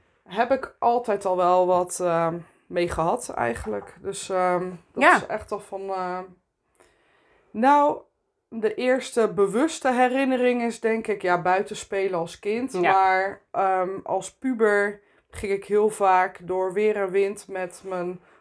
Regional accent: Amersfoort, Utrecht, Netherlands; also born or lived in Rotterdam; now in Bergse Hoek, Netherlands; Sinds 5 jaar woon ik in Bergse Hoek, daarvoor Rotterdam. En daarvoor geboren en getogen in Amersfoort. Dus ik heb een reisje gemaakt en naar Zuid-Holland.

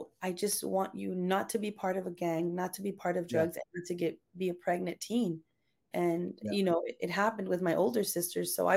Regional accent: Los Angeles, California, United States; No, I grew up in Los Angeles. I grew up in Watts. A scary place, but a beautiful place because it formed me.

